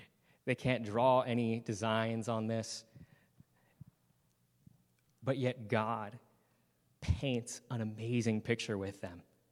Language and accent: English; North Carolina, United States; I grew up a lot in North Carolina where we have four seasons.